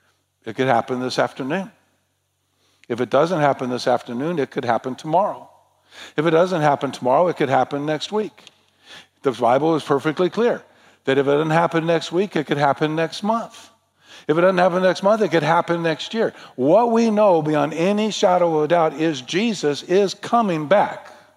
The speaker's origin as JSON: {"language": "English", "region": "New Mexico", "country": "United States", "tie": "born or raised there", "said": "much like where I grew up in New Mexico, where you can look across the horizon for thousands and thousands of miles"}